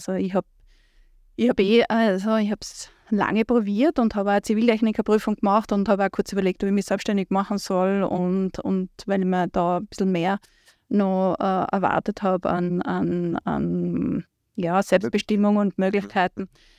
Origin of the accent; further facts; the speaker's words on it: Tyrol, Austria; moved away as an adult; now in Vienna, Austria; Ich komme aus Tirol. Ich bin aufgewachsen in Tirol und war bis zu meinem 18. Lebensjahr auch dort und bin zum Studium nach Wien gegangen